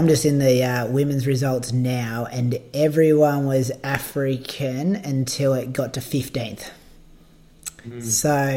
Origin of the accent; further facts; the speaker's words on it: Australia; super proud to kind of see that result as an Australian.